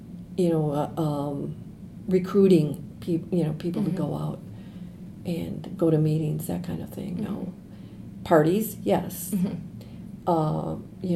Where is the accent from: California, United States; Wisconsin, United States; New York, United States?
Wisconsin, United States; Racine; My cousin, my girlfriend, and I, we are from Racine, very Catholic school girls